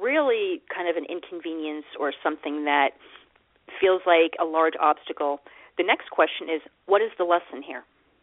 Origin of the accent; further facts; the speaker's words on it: New York City, New York, United States; you know, I'm a New Yorker, so, like, I'm used to everything fast, fast, fast.